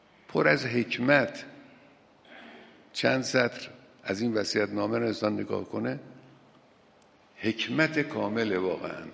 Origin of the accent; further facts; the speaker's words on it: Khorasan, Iran; حالا من چون خودم خراسانی هستم با این دو شهرم آشنا هستم